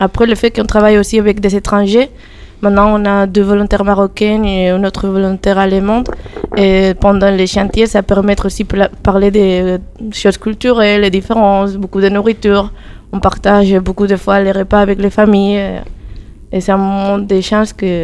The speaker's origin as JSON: {"language": "French", "country": "Spain", "second_language": "French", "moved": "as an adult", "lives_now": "Saint-Pierre-des-Corps, France", "said": "Donc moi, je suis espagnole. Et oui, à la base, je suis architecte"}